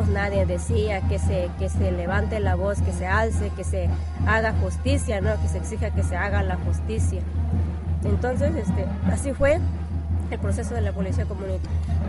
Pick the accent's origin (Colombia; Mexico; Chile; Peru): Colombia; Soy originaria de Colombia.